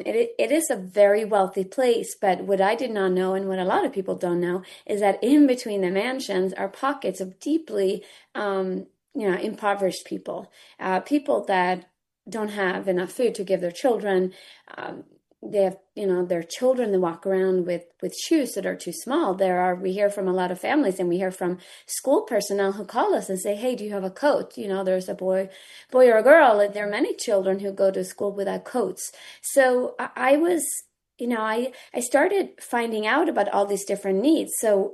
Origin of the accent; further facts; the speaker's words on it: Sweden; I'm from Sweden originally.